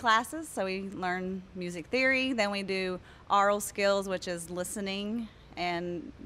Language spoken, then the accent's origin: English; Moorhead, United States; And I'm from Moorhead.